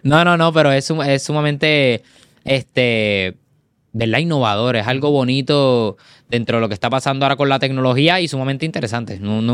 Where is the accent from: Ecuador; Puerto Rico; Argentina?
Puerto Rico; Cidra; Fui conociendo más géneros musicales cuando entro a una escuela de música especializada allá en mi pueblo de Sidra.